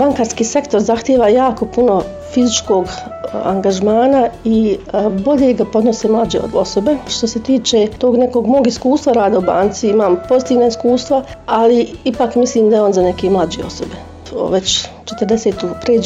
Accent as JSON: {"language": "Bosnian", "town": "Zenica", "region": "Federation of Bosnia and Herzegovina", "country": "Bosnia & Herzegovina", "tie": "born or raised there", "said": "Iz Zenice sam, ovdje sam završila osnovnu školu, gimnaziju, fakultet sam završila, to je Sarajevski fakultet, Univerzitet u Sarajevu, znači ekonomski fakultet u Sarajevu i tamo sam magistrirala i radim svoj čitav životni vijek u Zenici."}